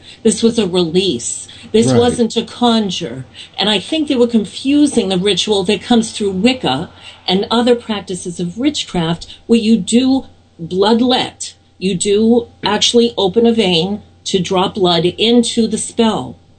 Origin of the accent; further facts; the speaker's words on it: Salem, Massachusetts, United States; I'm from Salem, Massachusetts, and this is where I have my training and do everything now